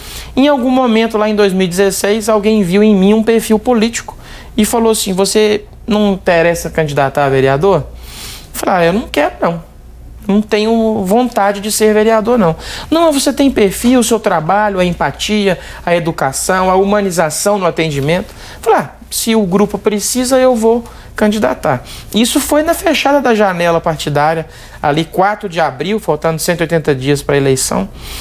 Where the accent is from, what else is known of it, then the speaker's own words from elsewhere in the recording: Governador Valadares, Minas Gerais, Brazil; eu sou de Governador Valadares, natural de Valadares